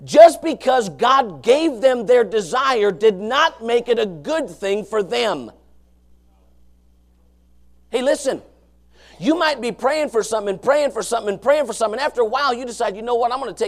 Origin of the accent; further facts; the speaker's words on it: United States; Hogwash. I'm an American.